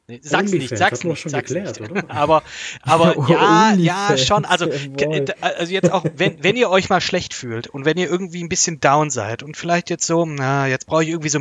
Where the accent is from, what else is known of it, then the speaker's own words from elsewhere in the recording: Stuttgart, Baden-Württemberg, Germany; da saß ich im Kino, ich als Stuttgarter